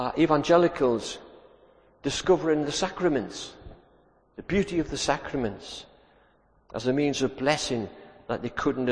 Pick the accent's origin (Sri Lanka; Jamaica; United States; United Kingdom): United Kingdom; but I'm not going to do it because I'm British and the person sitting next to me might think I'm foolish.